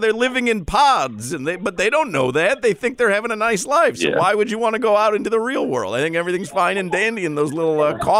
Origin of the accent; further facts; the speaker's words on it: Midwest, United States; I grew up in the Midwest. I've never heard of a chicken square.